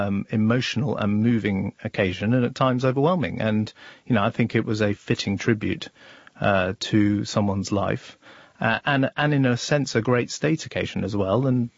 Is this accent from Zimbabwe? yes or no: no; United Kingdom; thanks to the very difficult decisions we've all had to take as the British people.